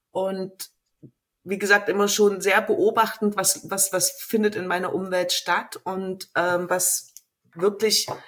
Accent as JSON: {"language": "German", "region": "East Germany", "country": "Germany", "tie": "born or raised there", "said": "also ich bin halt in Ostdeutschland groß geworden"}